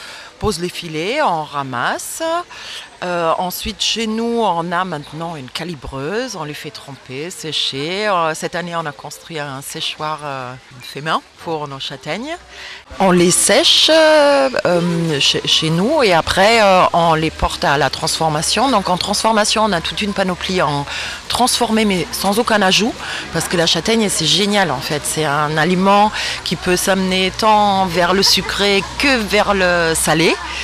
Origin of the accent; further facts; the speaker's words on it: Chirols, Auvergne-Rhône-Alpes, France; Alors, nous, on est de Chirol.